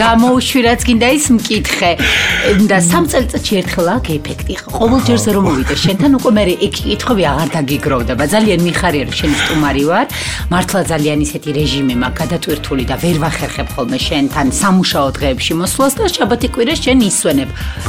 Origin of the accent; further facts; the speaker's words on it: Zugdidi, Samegrelo-Zemo Svaneti, Georgia; მე გავიზარდე ზუგდიდში, დავიბადე ძალიან დიდ თბილ ოჯახში